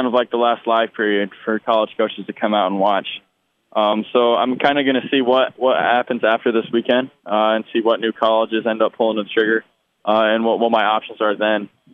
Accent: Indiana, United States; I know for me growing up in Indiana, it's a dream to kind of achieve that.

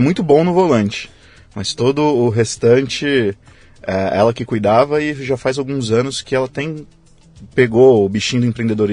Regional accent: São Paulo, Brazil; eu, como sou do ABC, e na época que eu comecei a entrar na minha adolescência ali, de 2004 a 2006

